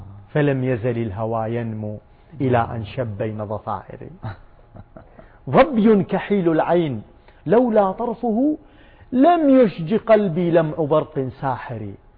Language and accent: Arabic; Al-Ahsa, Eastern Province, Saudi Arabia; مدامني أنا جايكم من الأحساء